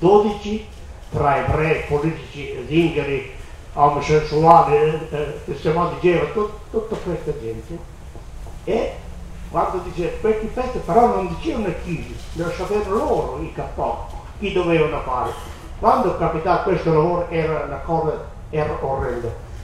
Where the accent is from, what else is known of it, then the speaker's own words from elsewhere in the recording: Bologna, Emilia-Romagna, Italy; E finché eravamo noi di Bologna, eravamo in 91, siamo di Bologna